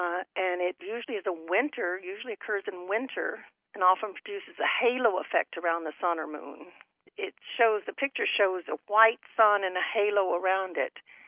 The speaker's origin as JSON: {"language": "English", "region": "Texas", "country": "United States", "tie": "born or raised there", "moved": "yes", "said": "And I grew up in Texas, where the sun is much hotter than up here in Connecticut."}